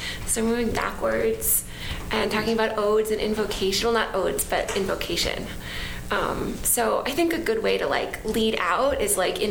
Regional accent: Seattle, Washington, United States; which is always my sense growing up in Seattle. That the Civil War, it was only until I moved to the East Coast that I realized how important the Civil War really was to America.

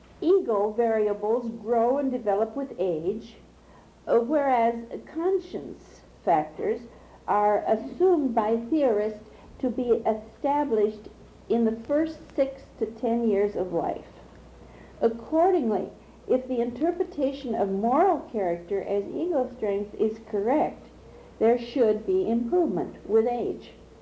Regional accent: Thousand Oaks, California, United States; I'm from Thousand Oaks, California.

